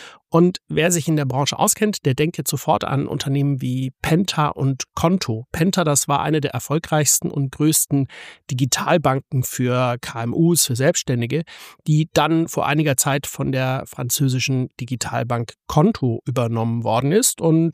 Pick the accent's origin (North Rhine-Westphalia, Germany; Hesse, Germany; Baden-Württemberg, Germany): Baden-Württemberg, Germany; Stuttgart; born there; ich gebürtiger Stuttgarter bin